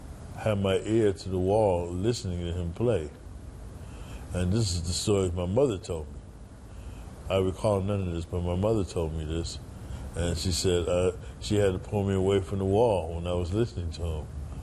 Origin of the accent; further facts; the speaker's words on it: Philadelphia, Pennsylvania, United States; born there; I was born in Philadelphia.